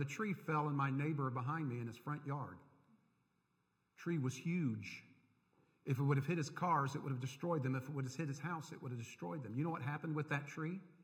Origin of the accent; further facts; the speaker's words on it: Tampa, Florida, United States; I grew up in Tampa, Florida. Where I grew up, there was no rich soil.